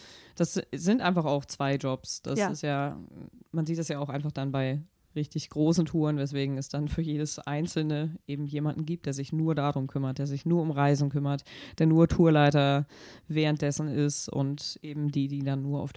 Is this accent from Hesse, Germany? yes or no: no; Hamburg, Germany; born there; also born or lived in Bremen; Also ich bin nicht weit weg gewesen, erst in Bremen. Ich habe es zum ersten Mal so mit so einer Distanz probiert und da habe ich aber ja wieder nach Hamburg gezogen, um hier noch weiter zu studieren.